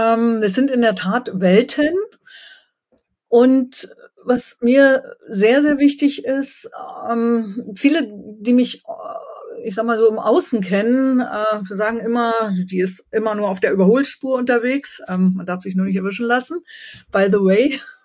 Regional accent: Brandenburg, Germany; bin aufgewachsen in der Endmoränenlandschaft Nordostbrandenburgs.

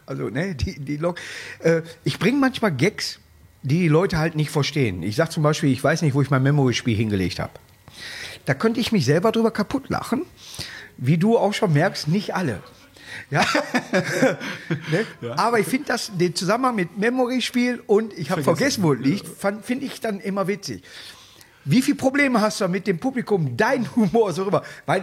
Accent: Duisburg, North Rhine-Westphalia, Germany; aus meiner Heimatstadt Duisburg.

